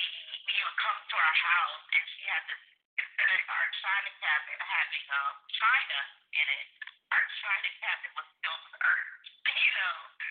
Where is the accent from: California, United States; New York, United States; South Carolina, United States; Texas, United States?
South Carolina, United States; Sumter; also born or lived in New Jersey; So, you know, I'm actually born in New Jersey. My mother's from New Jersey. Then, you know, my father was in the military, and he's from the South, so we ended up moving down here to a station at Shaw Air Force Base. So, I grew up in Sumter, South Carolina